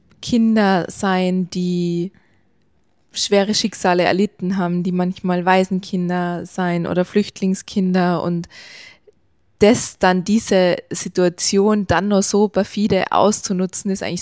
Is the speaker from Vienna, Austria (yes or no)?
no; Tyrol, Austria; gerade bei uns in Tirol